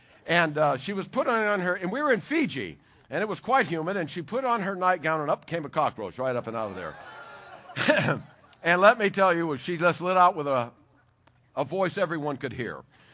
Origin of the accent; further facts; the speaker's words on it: Van Nuys, California, United States; I grew up in America. I was born here in California in Van Nuys a few years back.